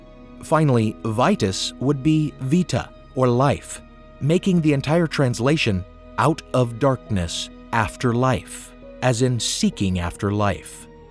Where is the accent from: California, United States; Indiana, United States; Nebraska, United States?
California, United States; by far, their numbers are highest in my home state of California, where much of the order's history takes place.